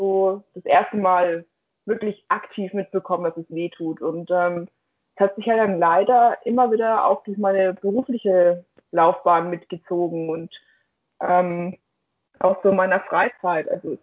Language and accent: German; Würzburg, Bavaria, Germany; Ich komme aus Würzburg, ne? So, bin hier geboren